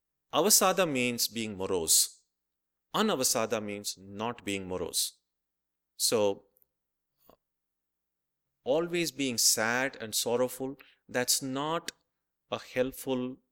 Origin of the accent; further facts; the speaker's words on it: Boston, Massachusetts, United States; since I'm from Boston, our examples tend to circle around the Red Sox very often.